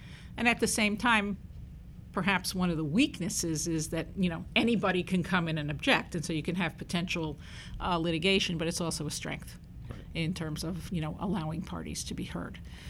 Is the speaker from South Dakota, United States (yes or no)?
no; Brooklyn, New York, United States; I grew up in Brooklyn.